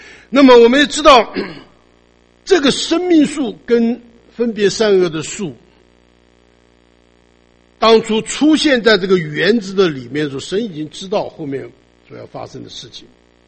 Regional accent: China; 你知道我们中国人的文明从哪里开始吗？

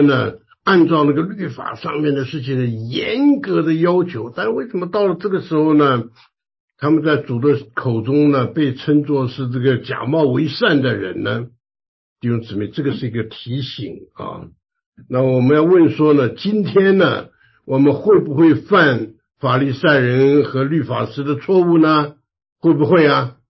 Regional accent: China; 我们中国人常常讲吃人的嘴软了

